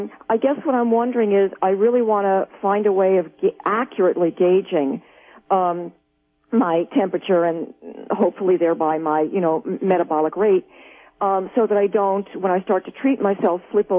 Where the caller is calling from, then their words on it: New Jersey, United States; Hi, I'm calling from New Jersey.